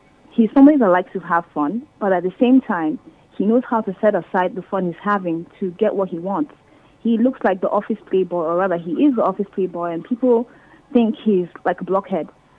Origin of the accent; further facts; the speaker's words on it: Kaduna State, Nigeria; I'm from Kaduna State, and I'm a public relations officer for an investment firm.